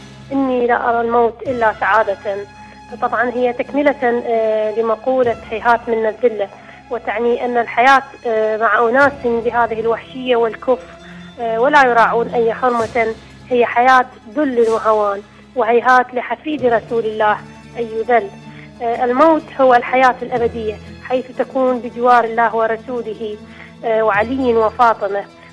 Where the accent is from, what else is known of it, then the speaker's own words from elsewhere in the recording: Iraq; من العراق.